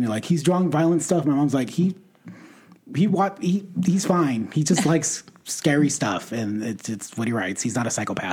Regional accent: San Bernardino, California, United States; Oh yeah. I grew up in San Bernardino, California.

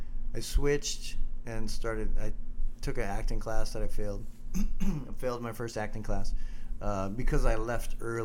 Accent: Illinois, United States; We grew up right outside of Chicago.

